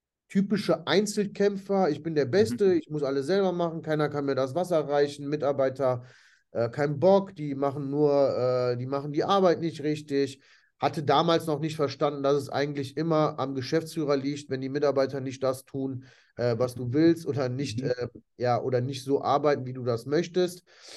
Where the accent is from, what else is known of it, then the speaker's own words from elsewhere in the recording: Italy; now in Germany; ich bin zwar in Italien geboren und auch italienisch aufgewachsen, aber da habe ich tatsächlich gemerkt, ich bin eigentlich Deutscher und kein Italiener. Und bin wieder zurückgekommen nach Deutschland